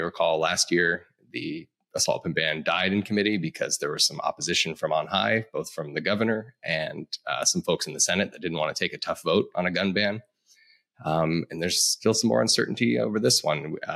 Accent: Colorado, United States; So out of big news out of my home state, for the first time in the state's history

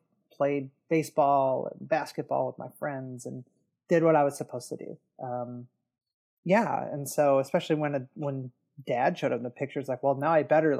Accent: Detroit, Michigan, United States; So I grew up in the Detroit area. That's where I live now. Haven't always lived here, but grew up in Detroit area, grew up Catholic, very good Catholic family

